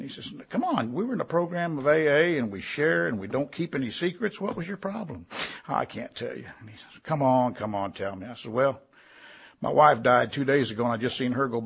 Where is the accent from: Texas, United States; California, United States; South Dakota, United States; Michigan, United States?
South Dakota, United States; Watertown; born there; also born or lived in Tulsa, United States / Omaha, United States / Kansas City, United States; I was born in Watertown, South Dakota, and that's a good reason to drink.